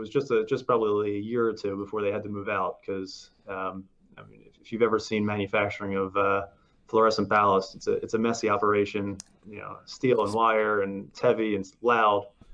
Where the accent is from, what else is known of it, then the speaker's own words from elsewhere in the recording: Pennsylvania, United States; We're from Pennsylvania, which is the Keystone State.